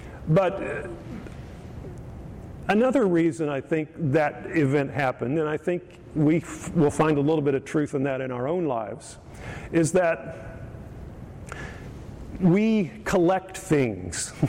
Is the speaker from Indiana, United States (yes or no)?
yes; Brazil, Indiana, United States; So I mentioned that I was from Brazil, Indiana, which is not a remarkable place, but it is my hometown